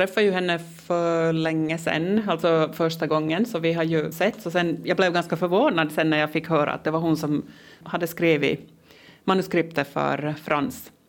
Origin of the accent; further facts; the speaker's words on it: Finland; first language Finnish Sign Language; Swedish is a second language; jag är ju finsk teckenspråkig själv.